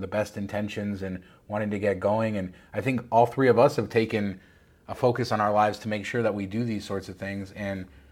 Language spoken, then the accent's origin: English; California, United States; also born or lived in Las Vegas; We grew up in Southern California, and then we went on vacation to Las Vegas all the time. And then, you know, at some point we moved to Las Vegas, and that's sort of where our family broke apart.